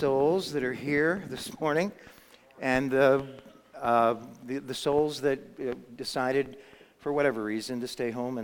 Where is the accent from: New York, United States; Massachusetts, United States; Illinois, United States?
Massachusetts, United States; I grew up in Massachusetts, actually got my license in a snowstorm, literally.